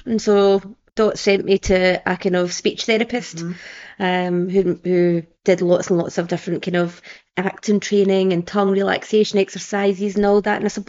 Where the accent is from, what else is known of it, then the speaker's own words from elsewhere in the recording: Scotland, United Kingdom; So I grew up in Kilbarkin.